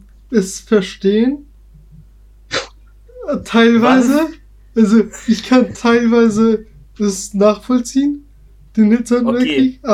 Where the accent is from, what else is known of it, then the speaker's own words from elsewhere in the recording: Bavaria, Germany; Ich komme auch aus Bayern.